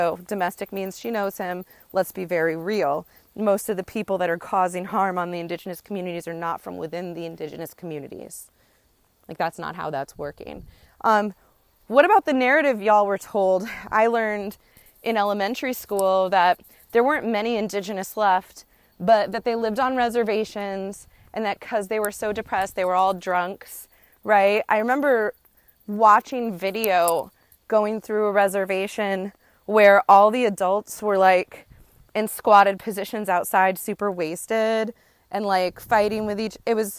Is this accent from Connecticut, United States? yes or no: yes; Connecticut, United States; also born or lived in New York / Texas; I'm American, right? But I grew up in Connecticut and spent a decade in New York, and I spent 7 years in Texas.